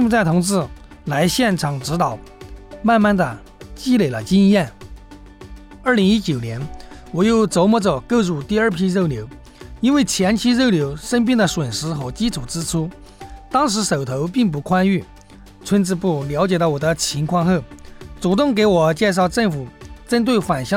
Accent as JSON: {"language": "Chinese", "town": "Lishan", "country": "China", "tie": "born or raised there", "moved": "as an adult", "said": "我的家乡立山镇属深山偏远之地，山高坡陡，农业生产机械化有限，产业发展十分薄弱，在家很难赚到钱。为了生计，我高中毕业后就到广东打工了。"}